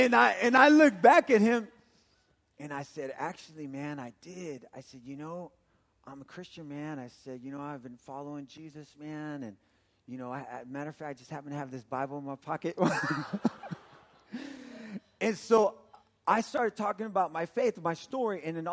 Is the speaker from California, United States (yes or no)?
yes; Santa Ana, California, United States; Now you got to remember, I'm from Santa Ana. I'm from the hood, from the barrio, right? Our church is in the hood. We got really large Spanish-speaking church ministries